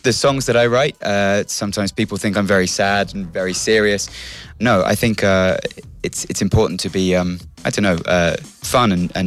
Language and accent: English; Brighton, South East England, United Kingdom; So I started in my hometown in Brighton in England, and I loved it.